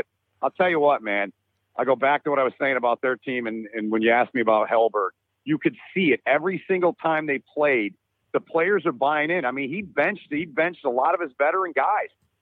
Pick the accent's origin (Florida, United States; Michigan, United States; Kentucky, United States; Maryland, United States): Michigan, United States; Detroit; Number one, I'm from Detroit in Michigan, so he was obviously a hero of mine as a young guy.